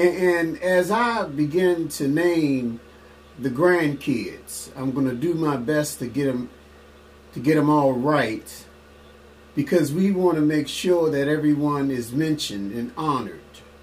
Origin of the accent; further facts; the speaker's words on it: Washington, District of Columbia, United States; We were raised in the Trinidad area, Trinidad, Northeast Washington, D.C.